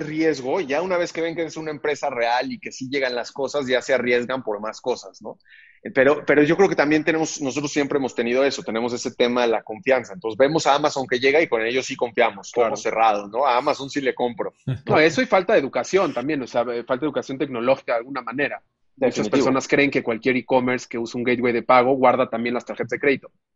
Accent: Mexico; falta un poco que como mexicanos estemos en un proceso mucho más grande de bancarización

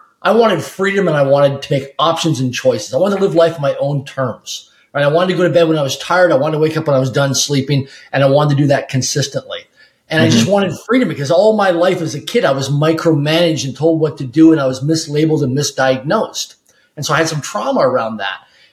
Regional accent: Swift Current, Saskatchewan, Canada; Grew up in a city of less than 20,000 people in population, middle income family. I'm Canadian, so grew up in a place called Swift Current, Saskatchewan, Canada.

